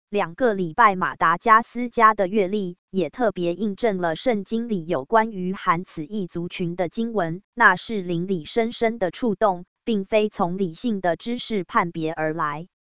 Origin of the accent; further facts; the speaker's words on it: Taiwan; first language Bunun; Chinese is a second language; 我从小在学校受华语教育，在家讲布农族母语。